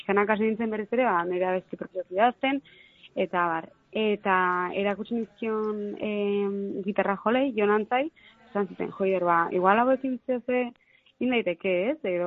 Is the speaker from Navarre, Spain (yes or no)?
no; Lazkao, Basque Country, Spain; Gogoan dauket gurasok apuntatu nindutela nire herriko Lazkaoko